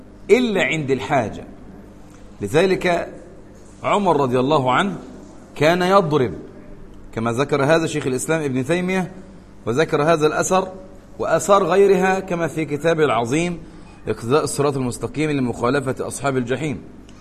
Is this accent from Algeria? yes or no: no; Egypt; أمريكي ولا عربي ولا مصري؟ أنا مصري، طب كلمني عربي